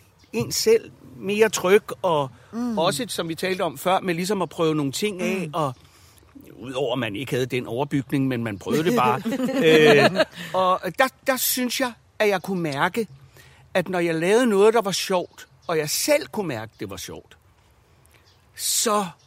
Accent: Amager, Capital Region of Denmark, Denmark; jeg voksede op ude på Amager.

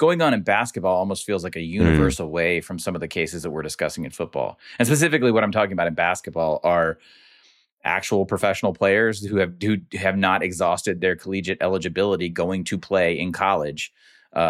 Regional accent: Macon, Georgia, United States; It was in my hometown of Macon, Georgia, against Mercer.

